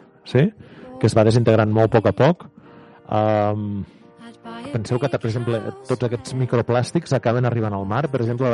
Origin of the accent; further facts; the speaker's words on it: Rialp, Catalonia, Spain; Jo soc de Rialp i conec la zona.